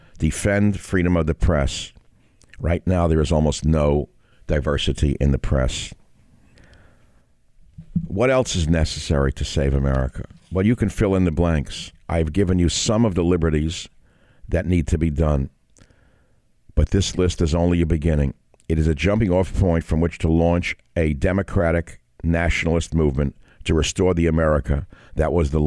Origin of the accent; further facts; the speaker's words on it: California, United States; This is one thing my home state of California did right, and it worked.